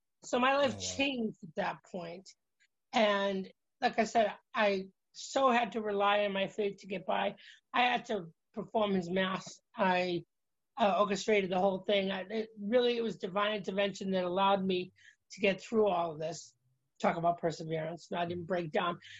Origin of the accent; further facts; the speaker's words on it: Boston, Massachusetts, United States; also born or lived in California; I was out in California. I had been for the Archdiocese here where I grew up in Boston.